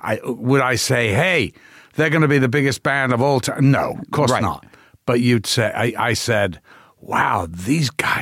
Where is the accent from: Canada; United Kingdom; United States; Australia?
United Kingdom; Liverpool, North West England; You know, I'm from Liverpool